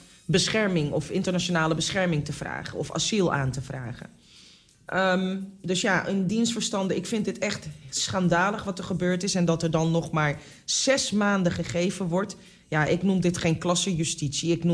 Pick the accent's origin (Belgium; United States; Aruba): Aruba; Ik ben zelf ook uit Aruba.